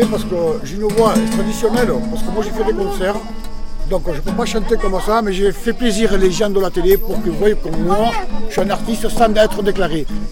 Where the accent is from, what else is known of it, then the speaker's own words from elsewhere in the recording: France; Tu es un Français ? Je suis que Français comme toi. Mes parents, peut-être, ça vient de là-bas, mais moi, je suis Français carrément.